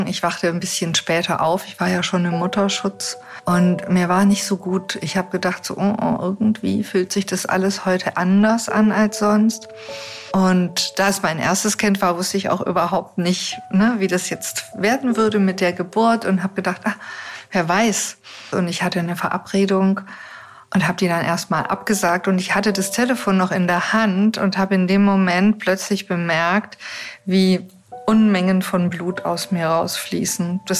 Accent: Neu-Ulm, Bavaria, Germany; now in Ulm, Germany; ich bin jetzt gerade vor einem halben Jahr wieder hier nach Ulm in meine Heimatstadt gezogen. Sprich, Neu-Ulm ist meine Heimatstadt, ich will ehrlich sein, aber jetzt bin ich in Ulm.

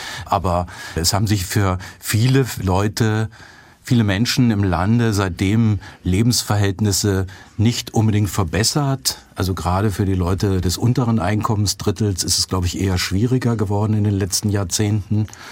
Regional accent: Braunschweig, Lower Saxony, Germany; Die gibt es sogar in einer mittelgroßen Stadt wie meine Heimatstadt Braunschweig im östlichen Ringgebiet.

